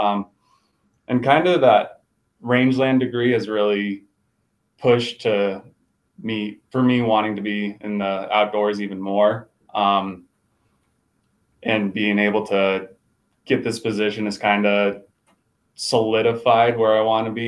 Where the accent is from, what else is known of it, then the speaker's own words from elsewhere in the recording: Casper, Wyoming, United States; Yeah, so I'm from Casper, Wyoming.